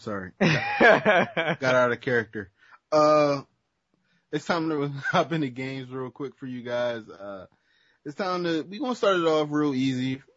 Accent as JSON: {"language": "English", "country": "United States", "said": "I'm sorry. No disrespect. I'm from America. Don't hurt me."}